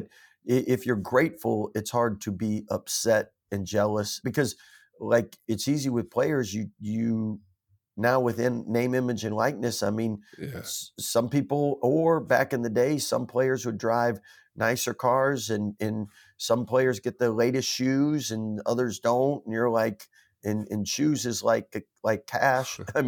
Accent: Mishawaka, Indiana, United States; And then we were raised there in Mishawaka, Indiana, right by South Bend in Notre Dame.

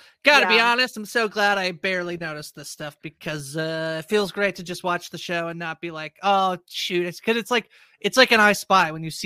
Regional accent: Canada; I'm Canadian

